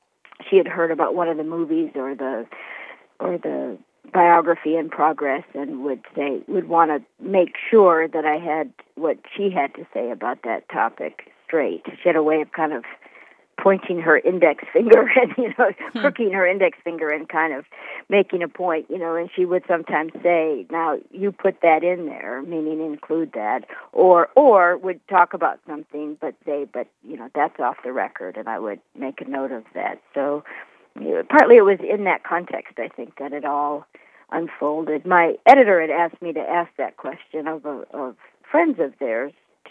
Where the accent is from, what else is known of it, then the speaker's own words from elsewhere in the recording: Wisconsin, United States; I think as somebody growing up in Wisconsin